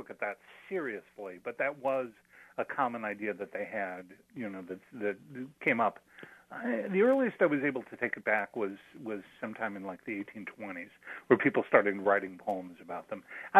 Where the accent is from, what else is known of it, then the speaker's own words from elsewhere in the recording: Midwest, United States; Well, I grew up in the Midwest, and so you're always aware of it.